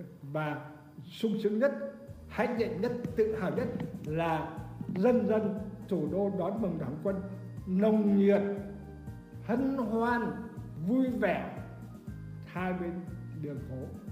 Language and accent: Vietnamese; Hanoi, Vietnam; mình là con Hà Nội, sống chết Hà Nội, sinh trưởng Hà Nội, đến nay 9 năm chờ được về Hà Nội, đất mẹ của mình